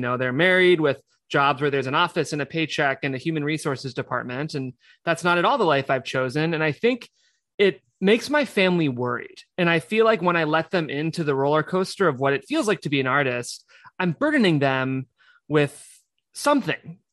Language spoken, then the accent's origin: English; Midwest, United States; And, you know, I'm from the Midwest, and maybe our Midwest listeners can relate